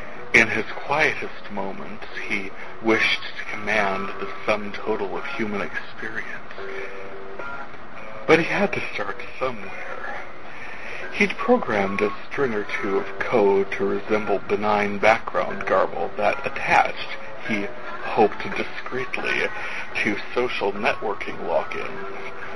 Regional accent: North Dakota, United States; I am from North Dakota, where I am in desperate need for a vacation, and so am taking one.

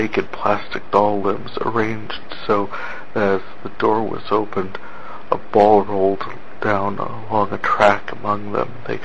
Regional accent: North Dakota, United States; I am from North Dakota

